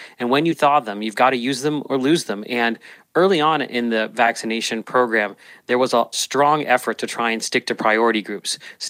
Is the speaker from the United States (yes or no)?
yes; Pennsylvania, United States; one hospital in my hometown outside of Pittsburgh